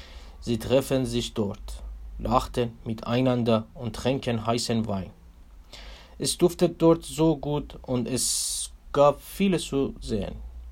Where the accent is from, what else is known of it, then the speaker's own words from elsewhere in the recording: Iran; moved away as an adult; now in Oldenburg, Germany; 2015 bin ich Anfang Dezember in Oldenburg angekommen. Ich komme aus dem Iran.